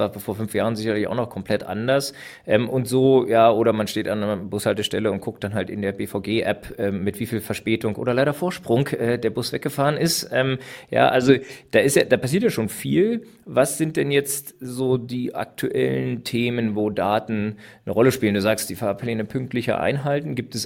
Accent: Berlin, Germany; Als Berliner

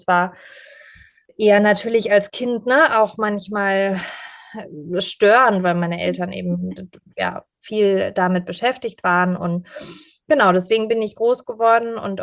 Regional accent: Pforzheim, Baden-Württemberg, Germany; meine Familie hat in Pforzheim, also der Goldstadt Deutschlands, einen Schmuckbetrieb gehabt, und da bin ich eben reingeboren worden

